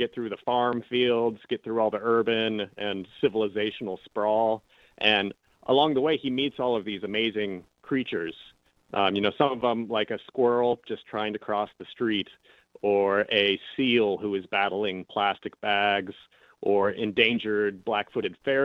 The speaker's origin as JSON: {"language": "English", "town": "Kansas City", "region": "Missouri", "country": "United States", "said": "Soul is from Argentina. I'm from Kansas City."}